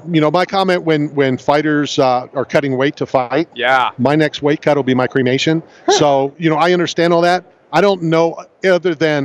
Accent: Philadelphia, Pennsylvania, United States; every time the Philly fans do Philly fan things, I'm pretty proud because I'm a Philadelphian.

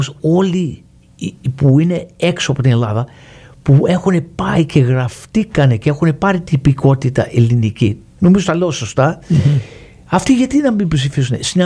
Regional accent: Rhode Island, United States; also born or lived in Florida; είμαι από το Rhode Island, όμως το δεύτερο σπίτι είναι εδώ στη Φλόριντα, στο Τάμπα.

